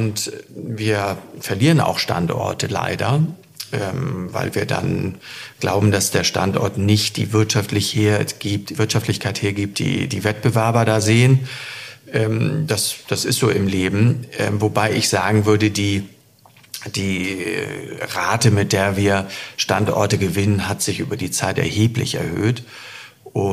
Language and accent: German; Hamburg, Germany; Ich komme aus Hamburg, also Hamburg finde ich auch ganz toll.